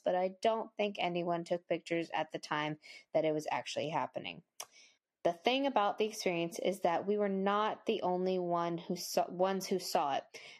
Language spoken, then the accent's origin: English; Boston, Massachusetts, United States; Sorry. Yeah, I'm from Boston doing mushrooms. The only accent that I can do.